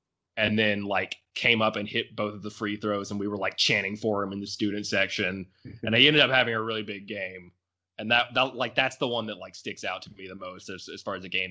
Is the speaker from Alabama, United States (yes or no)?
yes; Birmingham, Alabama, United States; because I'm from Birmingham, and okay. I grew up going to UAB games.